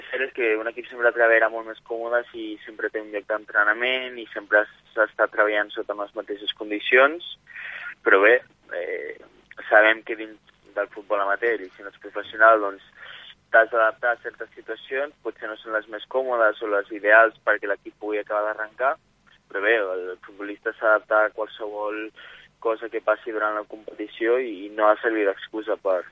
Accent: Catalonia, Spain; ja que som de Barcelona o Santa Coloma

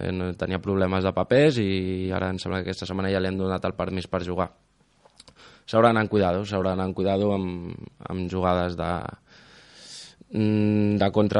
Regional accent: Barcelona, Catalonia, Spain; No és que vingui de Sants, jo vinc del Clot, de Barcelona.

